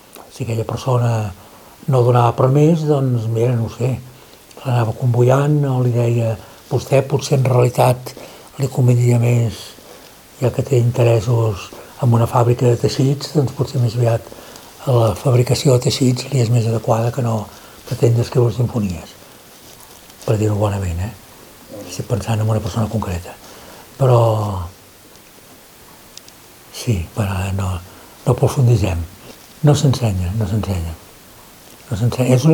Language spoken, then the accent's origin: Catalan; Vilanova i la Geltrú, Catalonia, Spain; also born or lived in Sitges; sóc home de mar. Sóc home de Vilanova i Sitges, sobretot, o la casa que hi havia entre Vilanova i Sitges, que a prop de la casa de l'Eugeni d'Ors